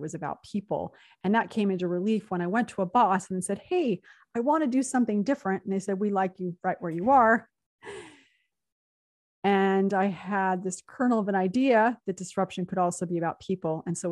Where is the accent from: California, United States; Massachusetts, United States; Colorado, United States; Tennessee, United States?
California, United States; San Jose; I grew up in San Jose, California. For those of you who know the Bay Area, I grew up in Almaden. I went to Leland High School.